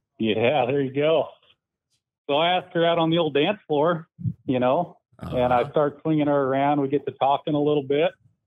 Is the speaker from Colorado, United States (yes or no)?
yes; Colorado, United States; Well, I'm from Eastern Colorado here, honorary part of the Midwest.